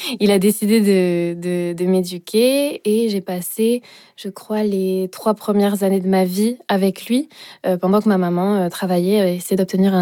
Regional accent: Sainte-Croix-de-Quintillargues, Occitanie, France; Alors oui, j'ai grandi à Sainte-Croix de Cantillargues, dans un petit village perdu, avec mes deux petites sœurs.

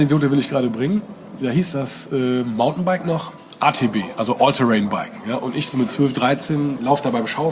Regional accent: Oberwinter, Rhineland-Palatinate, Germany; born or raised there

